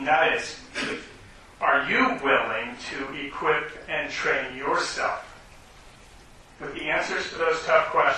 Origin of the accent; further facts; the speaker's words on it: East Coast, United States; moved away as an adult; also born or lived in California; I'm actually not a native of California. I'm actually from the East Coast. But in order to prove to you that when I moved to California, I lived there for 29 years